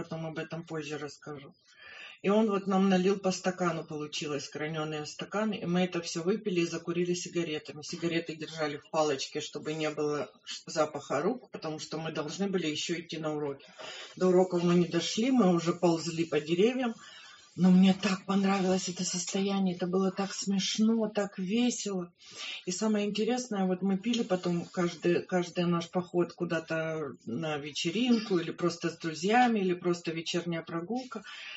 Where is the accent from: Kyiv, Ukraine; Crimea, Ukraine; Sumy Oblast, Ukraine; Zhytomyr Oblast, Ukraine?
Kyiv, Ukraine; born there; Я родилась в Киеве